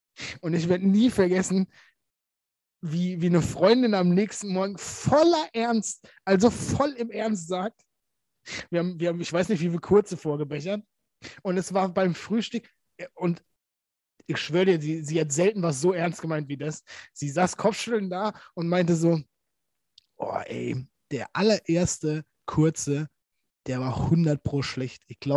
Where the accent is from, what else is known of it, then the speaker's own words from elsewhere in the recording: Baden-Württemberg, Germany; wir sind ja Schwabe